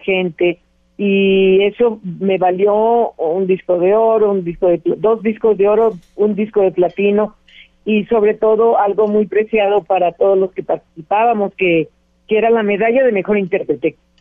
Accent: Mérida, Yucatán, Mexico; born there; Casualmente en la tierra donde nací, en Mérida, Yucatán

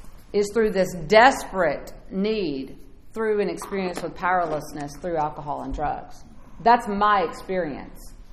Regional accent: Georgia, United States; See, I grew up in South Georgia, y'all, and I always say it was Jesus and sweet tea, right?

